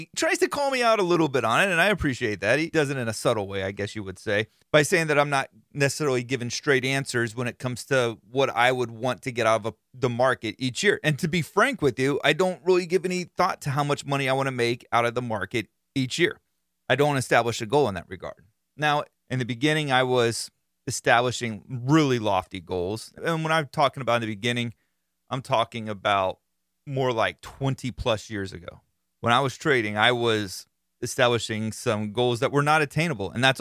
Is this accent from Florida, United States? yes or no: yes; Florida, United States; I give them Florida redneck names. Being that I'm from Florida, I feel like that's appropriate. It goes along with who I am. Not necessarily redneckish, but I am from Florida, so I like to do that.